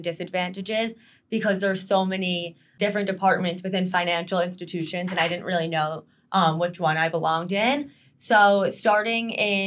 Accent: Long Island, New York, United States; I'm from Long Island, New York.

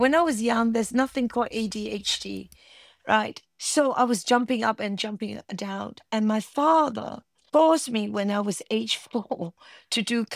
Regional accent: Hong Kong; I grew up in a colonial. I grew up in Hong Kong, where we were not taught about Chinese culture.

